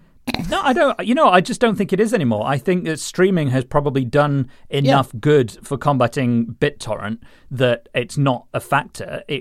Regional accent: Rotherham, Yorkshire and the Humber, United Kingdom; I mean, I grew up in Rotherham, so it was probably just old knives discarded from local murderers and things like that.

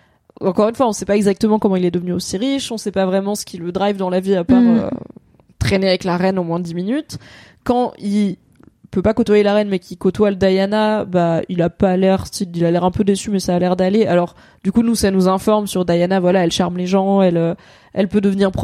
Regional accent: France; now in England, United Kingdom; en tant que français qui vit en Angleterre

